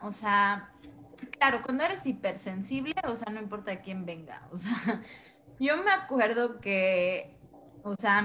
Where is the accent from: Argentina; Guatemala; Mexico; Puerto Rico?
Mexico; yo siento que como mexicanos, o sea, si nos están escuchando otros países, los mexicanos somos muy sensibles